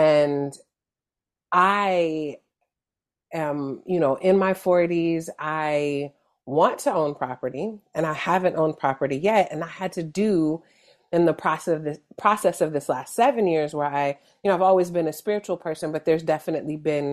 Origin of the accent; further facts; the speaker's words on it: California, United States; And I'm from the Bay. We're from the Bay, where if you don't know the history of the Panthers, it's easy for people to think, oh, you guys grew up in California and there wasn't that level of racism.